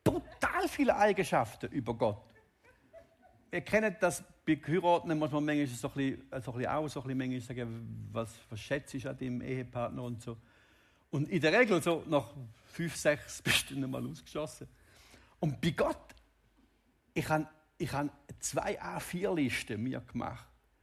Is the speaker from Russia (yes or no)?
no; Switzerland; Wenn wir als Schweizer anfangen, das Evangelium und die Bibel aus unserem gemeinschaftlichen Dasein nehmen